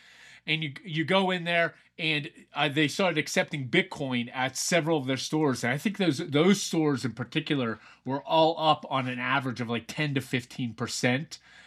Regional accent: Pennsylvania, United States; I grew up in Pennsylvania. They had them out there.

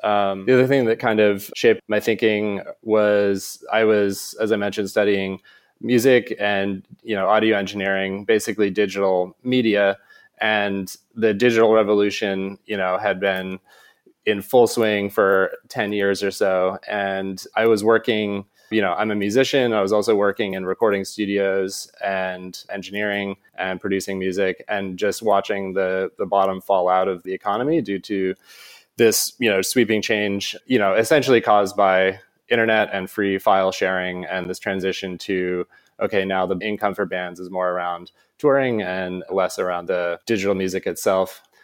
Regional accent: Maine, United States; I grew up in Maine, and I was always a big fan of the arts, primarily music.

